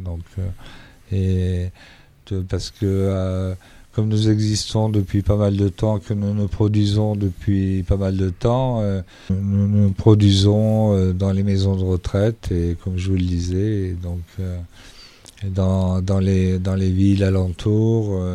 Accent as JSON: {"language": "French", "town": "Gap", "region": "Provence-Alpes-Côte d'Azur", "country": "France", "said": "nous venons tous d'horizons différents, mais nous sommes tous originaires de Gap."}